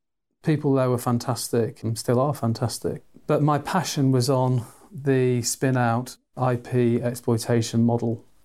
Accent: Manchester, North West England, United Kingdom; So, I'm Mancunian from the north of England

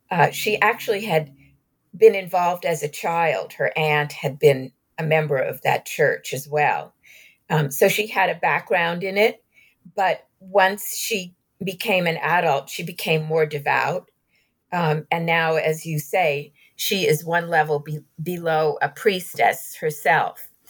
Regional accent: New York City, New York, United States; born there; I'm a New Yorker by birth. I'm Jewish. I didn't grow up in Glendive, Montana, which is where they've lived.

